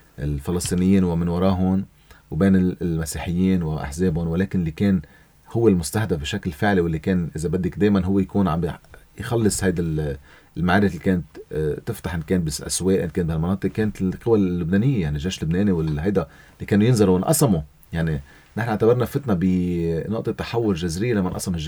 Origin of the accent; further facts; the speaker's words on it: Syria; هذا شيء مشترك نحن وياه هون، يعني كسوريين